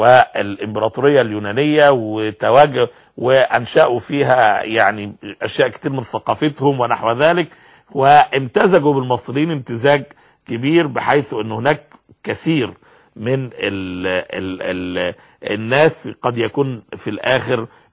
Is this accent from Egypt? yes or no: yes; Egypt; عندنا في مصر في عرق عربي خالص قبل الفتح الاسلامي لمصر